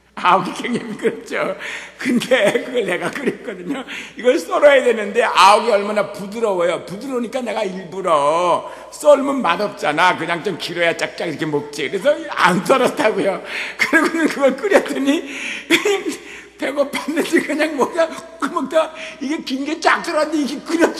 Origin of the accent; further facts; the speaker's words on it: South Korea; 어렸을 때 한국에는 온돌방에 살았죠.